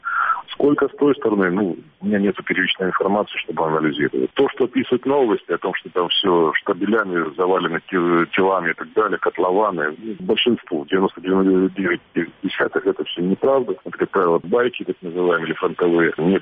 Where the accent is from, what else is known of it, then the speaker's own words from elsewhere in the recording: Kyiv, Ukraine; что мы из Киева